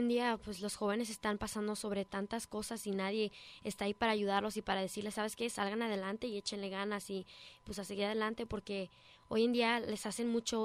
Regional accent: Puebla, Mexico; Bueno, pues yo soy de Puebla, México

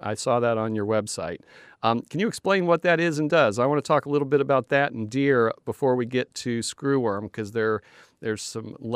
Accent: Florida, United States; I grew up in Florida

